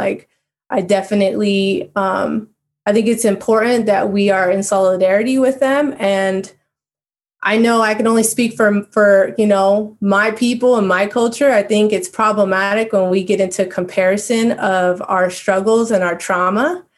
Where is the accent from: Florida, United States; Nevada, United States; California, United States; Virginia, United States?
California, United States; Yeah, so I grew up in the San Gabriel Valley, which is, it's like I want to say more than 30 incorporated and unincorporated cities east of the city of Los Angeles.